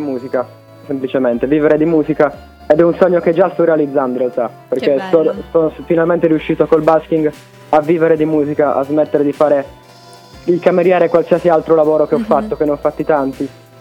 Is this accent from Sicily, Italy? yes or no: no; Turin, Piedmont, Italy; veniamo da Torino Sud.